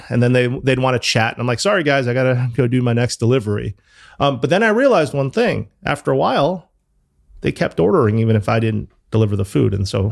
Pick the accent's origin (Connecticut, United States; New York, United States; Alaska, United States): Connecticut, United States; New Haven; So Greg and I grew up in New Haven together. We've been friends since I think we're 12.